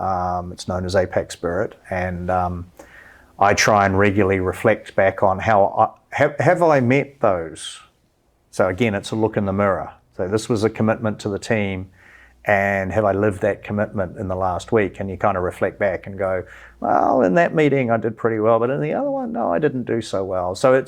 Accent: New Zealand; growing up in New Zealand, which is a not a small country, but a small population, far, far away from the rest of the world

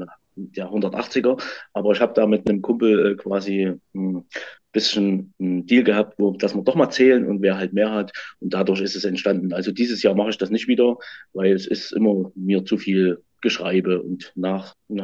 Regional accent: Gera, Thuringia, Germany; Also ich bin aus Thüringen in Gera.

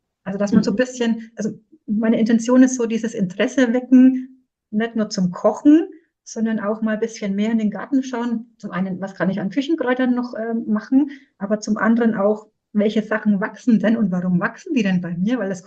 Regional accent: Bavaria, Germany; in meiner Heimat, im schönen Frankenland, Nürnberg und Fürth anbieten.

